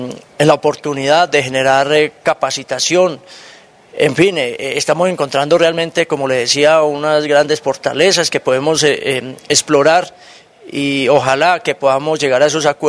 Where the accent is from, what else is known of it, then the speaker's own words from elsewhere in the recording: Colombia; Somos colombianos.